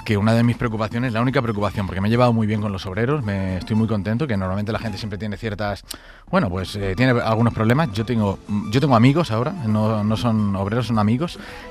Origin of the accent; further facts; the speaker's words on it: Cala Millor, Balearic Islands, Spain; Yo soy de Calamillor.